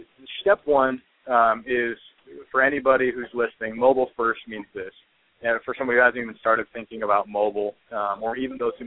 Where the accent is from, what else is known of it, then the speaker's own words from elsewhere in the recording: Idaho, United States; I grew up in North Idaho, and funny enough, about 2 hours south of Canada and 4 hours in from Seattle.